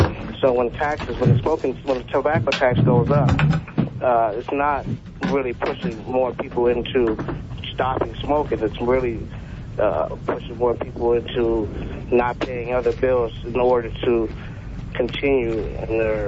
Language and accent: English; Chicago, Illinois, United States; also born or lived in Halifax, Canada; Well, I'm actually from Halifax originally, but I moved away as a youngster. Spent the last 30 years in the U.S. I grew up in Chicago.